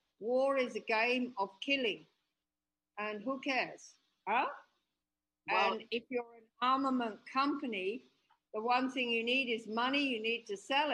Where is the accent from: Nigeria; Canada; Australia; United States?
Australia; moved away as an adult; now in Ethiopia; I lived here 33 years, yes? Mm-hmm. And I have Western relatives. I come from Australia. I have an Australian passport, yeah?